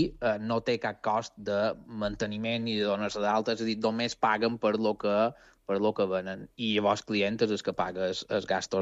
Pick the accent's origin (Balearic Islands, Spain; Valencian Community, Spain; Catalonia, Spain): Balearic Islands, Spain; Campos; com tu has dit, nosaltres som de Campos.